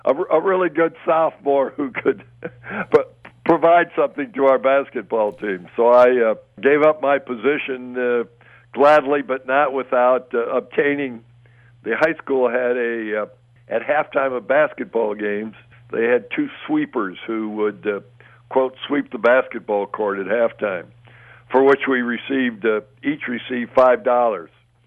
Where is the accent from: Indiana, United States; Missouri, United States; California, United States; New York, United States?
Indiana, United States; Michigan City; Yes, up right at the tip of Lake Michigan.